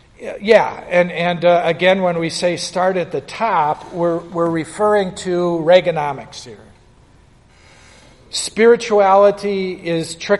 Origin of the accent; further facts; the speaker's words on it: Milwaukee, Wisconsin, United States; You know, I'm from Milwaukee. And when I grew up, the water fountains were called bubblers.